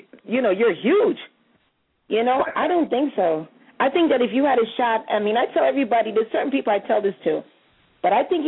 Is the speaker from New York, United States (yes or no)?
yes; New York, United States; That's our New York term. You're from upstate New York. I'm from New York City.